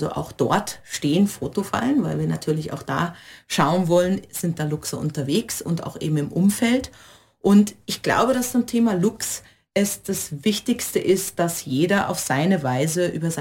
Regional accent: Kaiserslautern, Rhineland-Palatinate, Germany; now in Austria; Ich bin in Deutschland geboren, ich komme aus Rheinland-Pfalz, also genauer aus Kaiserslautern. Und ja, ich bin eine Zugereiste. Also ich bin ich wohne mit meinem Mann und meinen Kindern im oberösterreichischen Ennstal, bin da zu Hause

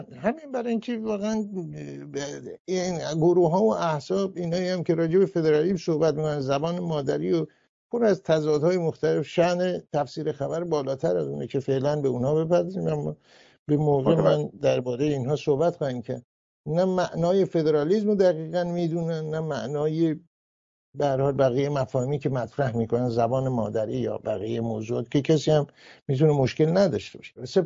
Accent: Khuzestan, Iran; قطعا نفت استانه که من در اونجا زاده شدم و زندگی کردم و بزرگ شدم، خوزستان بغل چاه شماره یک نفت در خاورمیانه

